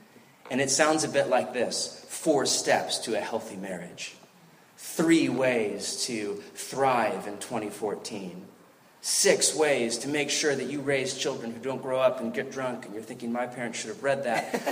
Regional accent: United States; I'm an American, the pursuit of happiness.

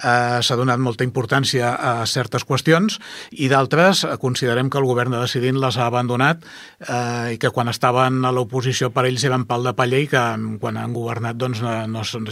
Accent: Ripollet, Catalonia, Spain; soc un ripolletenc més, de 62 anys, pare de dos fills, i que viu i treballa en la població.

